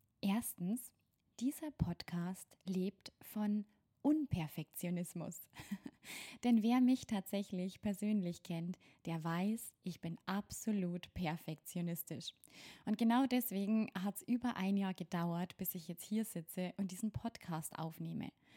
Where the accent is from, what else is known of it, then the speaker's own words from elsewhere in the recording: Bavaria, Germany; accent: Bavarian; Denn tatsächlich komme ich ursprünglich aus dem Bayerischen Wald und ich verspreche euch, ich reiß mich zusammen und versuche, so zu sprechen, dass mich alle verstehen, und trotzdem werd und kann und will ich meinen Dialekt nicht ganz verstecken.